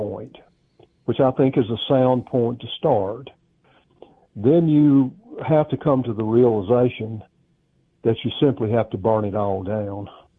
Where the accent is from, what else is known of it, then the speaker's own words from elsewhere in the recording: the South, United States; because I'm a Southerner